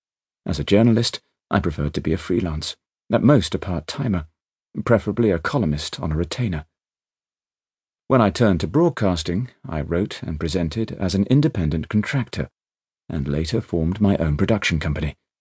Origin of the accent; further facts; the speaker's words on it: United Kingdom; But, as a British citizen, I could not even vote in that election.